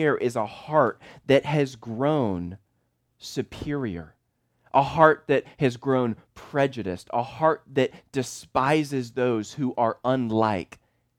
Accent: Charlottesville, Virginia, United States; I'm from Charlottesville, Virginia, which became an infamous hashtag a few years ago because of racial strife.

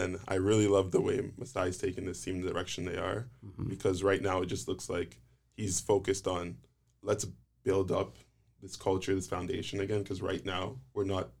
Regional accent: Durham, Ontario, Canada; I'm from the Durham area, so some of those guys I grew up with and been around

